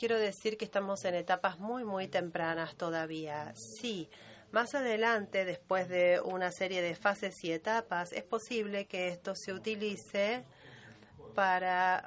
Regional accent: Moldova; soy miembro del NOMCOM y de la República de Moldavia.

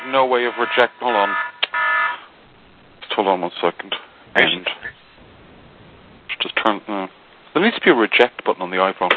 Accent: Ireland; Remember, I'm Irish, so I'm very good at making vague promises to do things.

